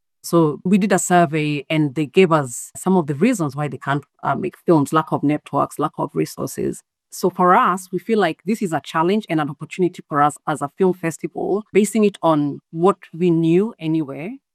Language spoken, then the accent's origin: English; Kenya; moved away as an adult; now in Australia; I came from Kenya to Australia in 2006 to study nursing.